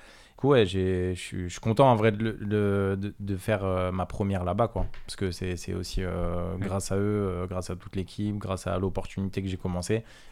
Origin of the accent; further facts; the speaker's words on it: Villeneuve-la-Garenne, Île-de-France, France; moi je viens de Paris à la base. Je suis arrivé en 2015, enfin quand je dis je viens de Paris